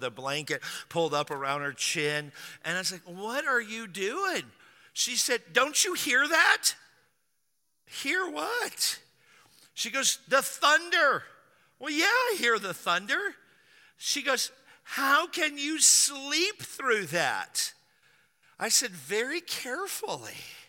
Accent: Spanaway, Washington, United States; now in San Diego, United States; I grew up in Spanaway, Washington, which is a suburb of Tacoma, and it's similar to San Diego.

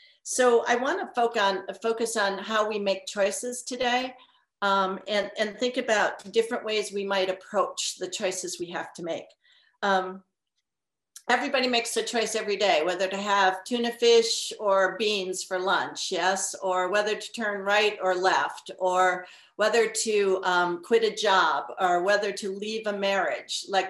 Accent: Chicago, Illinois, United States; I'm coming from Chicago. Champaign. I'm a Chicagoan.

